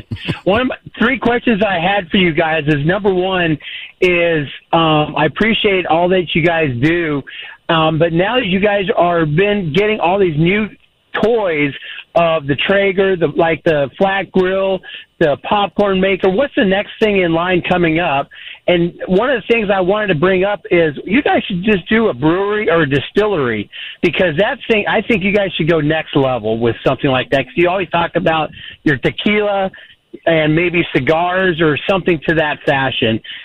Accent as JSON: {"language": "English", "region": "California", "country": "United States", "lives_now": "Texas, United States", "said": "I'm from the Bay Area as well, or born from the Bay Area, so I'll just piggyback."}